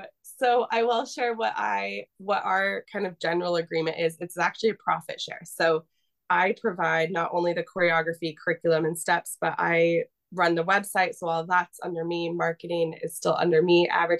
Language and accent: English; Spokane, Washington, United States; Growing up in Spokane, the school I was with, the Heron School, they actually had two locations.